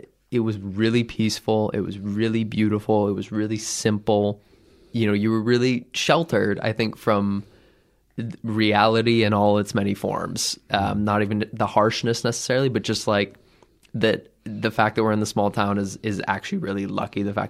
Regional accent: Midwest, United States; But I grew up in a tiny town in the Midwest

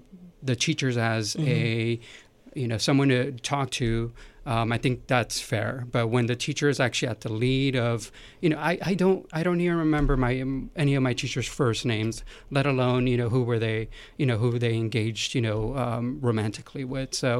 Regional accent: California, United States; So I'm Hispanic of immigrant parents. You know, and growing up in California, I didn't have to.

